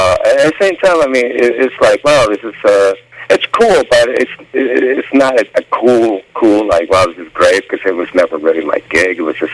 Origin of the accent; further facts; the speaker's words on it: Miami, Florida, United States; because I'm from Miami, so when I had that concept